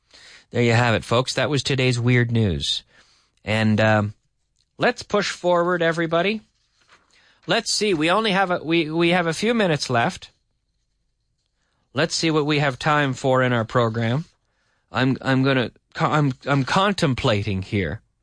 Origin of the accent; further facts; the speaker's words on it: Nova Scotia, Canada; They fish for sharks in my hometown in Nova Scotia.